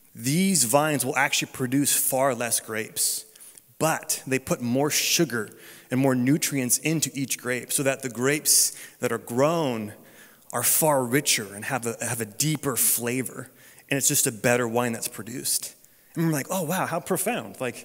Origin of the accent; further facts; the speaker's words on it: California, United States; I grew up in Northern California, so we got Napa and all the cool things.